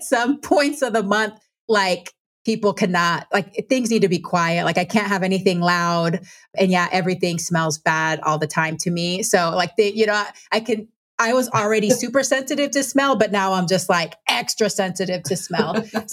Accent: Panama; because I'm from Panama, it's a very hot country, tropical country.

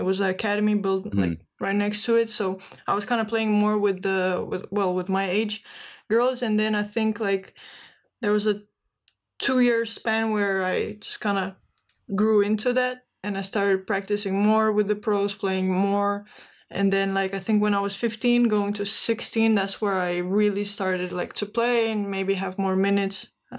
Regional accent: Virginia, United States; born there; Specifically, I was born in Virginia, but I just say like to the non-Americans that it's Washington, D.C., because I don't think a lot of people would know where that is.

